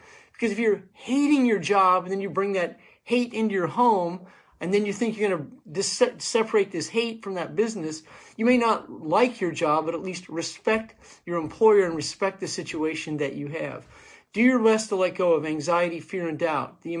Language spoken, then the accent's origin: English; United States; As an American, a patriot, and someone who understands what's going on in the world